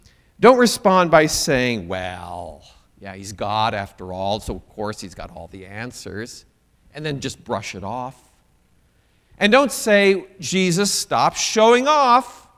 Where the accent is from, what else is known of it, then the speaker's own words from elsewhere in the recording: Pella, Iowa, United States; Now, I come from Pella, Iowa. Central College always had a good football team.